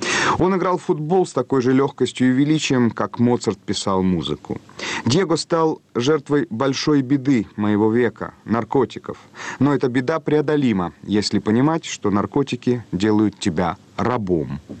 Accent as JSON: {"language": "Russian", "country": "Lithuania", "also_born_or_lived": "Canada", "first_language": "Lithuanian", "second_language": "Russian", "moved": "as an adult", "said": "Я скажу моим внукам, что литовский – это мой родной язык, как итальянский для них, вот только я на нем почти уже не говорю, потому что уехал, когда мне было 20 лет."}